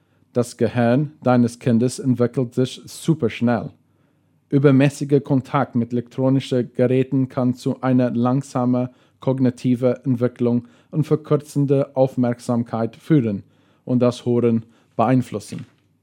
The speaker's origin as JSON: {"language": "German", "country": "South Africa", "moved": "yes", "lives_now": "Paraguay", "said": "ich komme aus Südafrika, aber wohne in Philadelphia, Fernheim."}